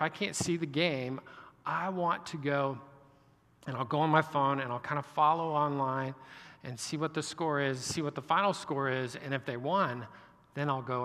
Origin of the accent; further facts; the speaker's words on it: Kansas, United States; I grew up in Kansas, so I'm a Jayhawk fan